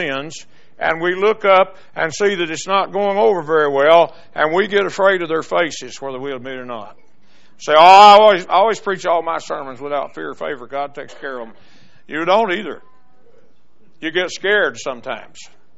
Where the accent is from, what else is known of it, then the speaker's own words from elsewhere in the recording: the South, United States; And I'm a Southerner.